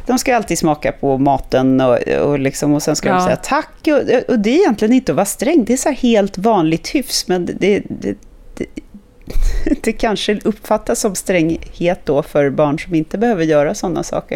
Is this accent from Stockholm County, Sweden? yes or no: yes; Djursholm, Stockholm County, Sweden; jag växte upp i Djursholm med ganska många knepiga, ganska udda familjer som hade en väldigt, väldigt speciell, man ska säga, värdegrund som var ganska extrem.